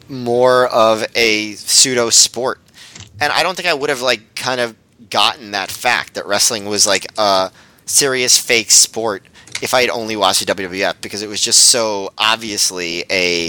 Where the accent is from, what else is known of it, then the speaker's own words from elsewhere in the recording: New York, United States; as someone growing up in New York, like, oh, this is Southern, you know, and this is like cool.